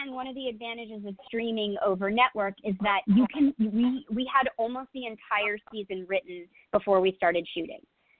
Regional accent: Pennsylvania, United States; I come from Pennsylvania, which I think is sort of the East Coast sister of Oregon

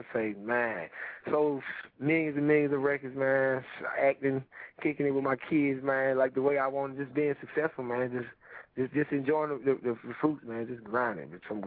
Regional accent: Ridgeway, South Carolina, United States; I'm from South Carolina, from Ridgeway, South Carolina.

